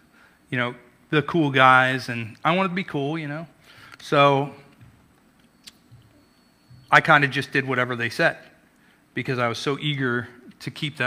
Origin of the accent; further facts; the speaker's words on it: Coxsackie, New York, United States; I'm from New York, if anybody doesn't know. If you hear some of the accent come out, then that's why. But I lived in a small town called Coxsackie.